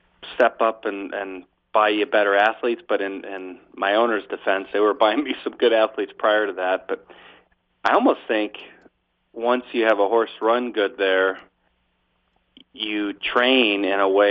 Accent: Michigan, United States; born there; I was born in Michigan, and back then, Hazel Park and Detroit Racecourse, you had to be 14 to get into the track

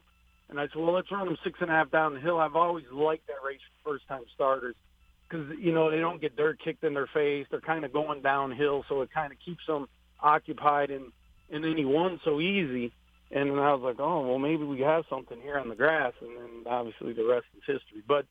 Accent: Chicago, Illinois, United States; moved away as an adult; I came from Chicago. I was 19 years old. I was just looking for a groom job.

